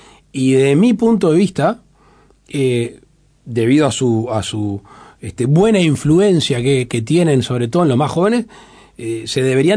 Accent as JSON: {"language": "Spanish", "country": "Uruguay", "said": "Como uruguayo me parece raro que un candidato firme a presidir una institución con la polenta que venía se baje a pocos días."}